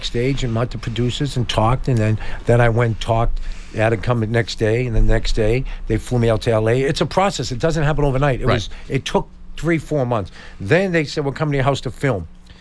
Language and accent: English; Boston, Massachusetts, United States; now in Bridgewater, United States; Okay, no, I'm from Mission Hill. I live in Bridgewater now.